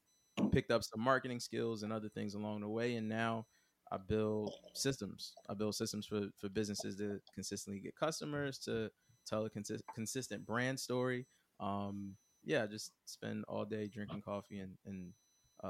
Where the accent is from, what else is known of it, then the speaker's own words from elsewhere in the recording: Philadelphia, Pennsylvania, United States; Born and raised in Philly. Went to college in Pittsburgh. Bounced around a little bit after that.